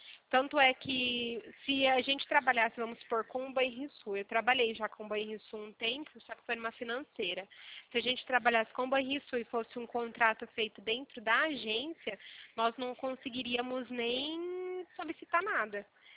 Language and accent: Portuguese; São Paulo, Brazil; Eu sou do interior de São Paulo